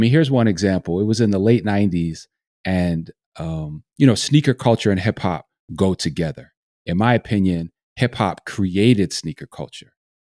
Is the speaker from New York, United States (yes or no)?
yes; New York City, New York, United States; also born or lived in Dutchess County; And growing up in New York City and then in upstate New York in Dutchess County in the late 70s and early 80s, seeing hip hop take shape right before my eyes